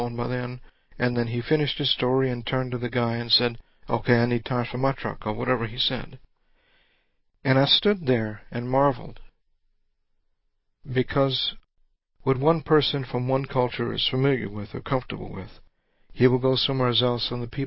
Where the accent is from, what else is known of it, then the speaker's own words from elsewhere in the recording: Houma, Louisiana, United States; moved away as an adult; also born or lived in Baton Rouge / Atlanta; now in New Orleans, United States; I was brought up in Houma. That's where I was born and spent the first 18 years of my life. After that, I went to Baton Rouge to go to LSU. I spent maybe 14 years total in Baton Rouge.